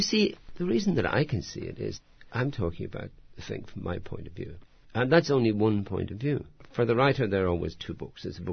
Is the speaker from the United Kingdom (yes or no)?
no; Ireland; And of course, being Irish and being Catholic, I distrust this deeply.